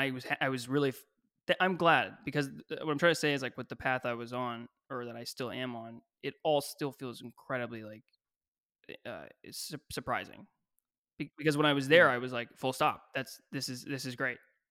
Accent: Kentucky, United States; Okay. So I grew up in Kentucky.

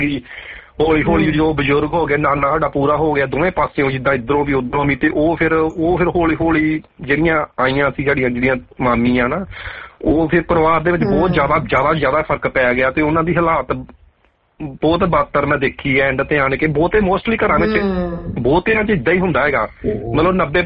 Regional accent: Bhaini Paswal, Punjab, India; ਸਾਡਾ ਪਿੰਡ ਭੈਣੀ ਪਸਵਾਲ

